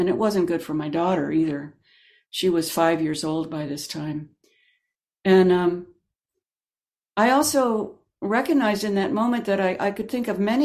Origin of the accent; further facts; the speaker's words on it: Pleasant Hill, California, United States; I grew up in the East Bay in Pleasant Hill, California